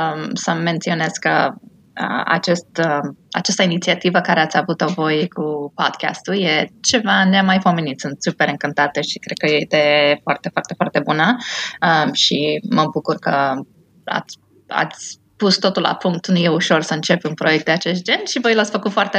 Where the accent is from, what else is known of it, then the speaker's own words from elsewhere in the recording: Romania; moved away as an adult; now in Chicago, United States; Eu am plecat din România în 2002, m-am mutat aici în Chicago în 2002 și cam aici am rămas. Mi-am plecat doar câțiva ani în Indiana ca să-mi fac rezidențiatul, dar mare parte am stat aici în Chicago.